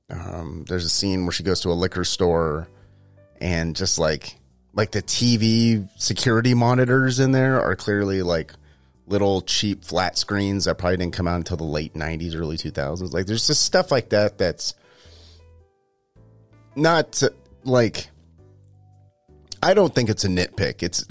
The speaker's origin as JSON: {"language": "English", "town": "Manteca", "region": "California", "country": "United States", "said": "I'm from a town that's right next to Modesto called Manteca, and that's next to Stockton, and that's the Central Valley."}